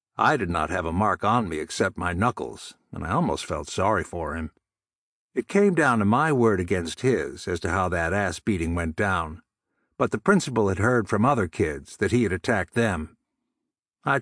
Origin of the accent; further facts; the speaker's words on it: Okanogan, Washington, United States; also born or lived in Coeur d'Alene, Idaho; We were from Idaho originally, and I was born in Coeur d'Alene on December 4, 1912. The family moved to Okanagan, Washington, where my parents had an apple farm.